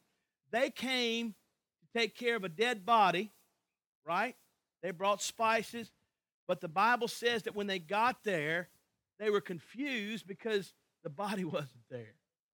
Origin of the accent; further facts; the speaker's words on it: Grangeville, Louisiana, United States; I grew up in Grangeville, Louisiana. Nobody knows where that is in here except me and my dad.